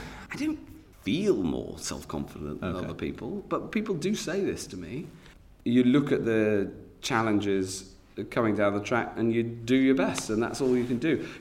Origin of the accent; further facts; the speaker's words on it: North West England, United Kingdom; bumped into Owen Paterson, who I knew because I'm from Cheshire and he's next door.